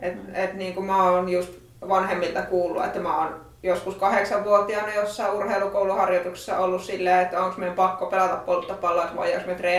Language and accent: Finnish; Siilinjärvi, North Savo, Finland; now in Lappeenranta, Finland; Mä oon Siilinjärveltä